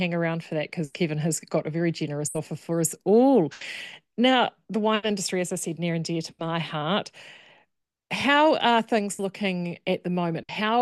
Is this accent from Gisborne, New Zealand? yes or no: yes; Gisborne, New Zealand; now in Hawke's Bay, New Zealand; I'm here in Hawke's Bay. I grew up in Gisborne.